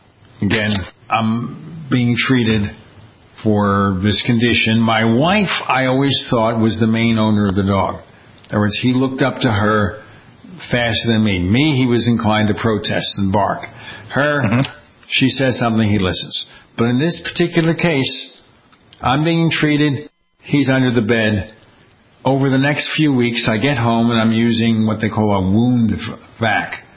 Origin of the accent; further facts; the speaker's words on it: Brooklyn, New York, United States; By the way, I grew up in Brooklyn.